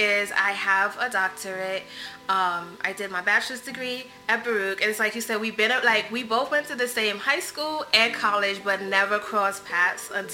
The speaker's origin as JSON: {"language": "English", "country": "Trinidad & Tobago", "tie": "born or raised there", "moved": "yes", "lives_now": "United States", "said": "I was born in the Caribbean. I was born in Trinidad. My mom migrated to the U.S. when I was about 6 years old, and I stayed in Trinidad."}